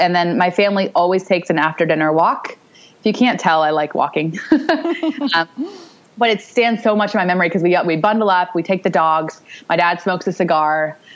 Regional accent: California, United States; can you tell I'm from California?

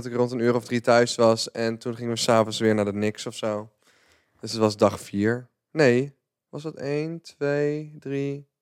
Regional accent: 's-Hertogenbosch, North Brabant, Netherlands; born there; Ik ben geboren in Den Bosch

